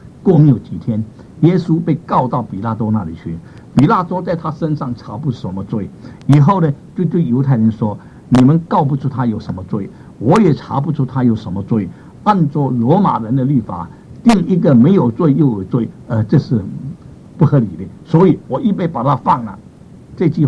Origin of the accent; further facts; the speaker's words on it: Fujian, China; 我是闽南人，闽南人呢常常吃一种东西叫做发酵的笋